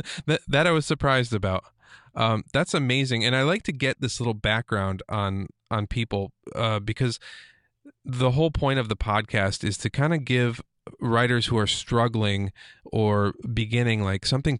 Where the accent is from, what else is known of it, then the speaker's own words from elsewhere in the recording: Schroon Lake, New York, United States; now in Saratoga, United States; I was born in Glens Falls and lived in Scroon Lake for most of my life, and now also live in Saratoga.